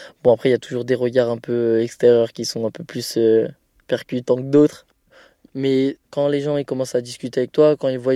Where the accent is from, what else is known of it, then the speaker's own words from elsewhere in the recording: Grenoble, Auvergne-Rhône-Alpes, France; Je suis originaire de Grenoble. Mes parents, du coup, comme métier, ils travaillent en usine, donc voilà. Ma famille et moi, on a grandi style un peu quartier, mais pas grosse cité, quoi.